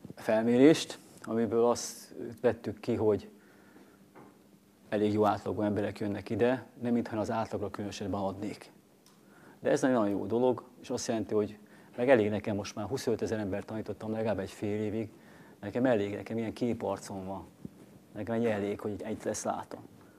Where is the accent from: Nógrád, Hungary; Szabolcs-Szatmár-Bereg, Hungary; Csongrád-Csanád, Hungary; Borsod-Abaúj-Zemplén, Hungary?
Szabolcs-Szatmár-Bereg, Hungary; Nyíregyháza; born there; mert én közel születtem az igaz, hogy Szabolcsba, Nyíregyházán.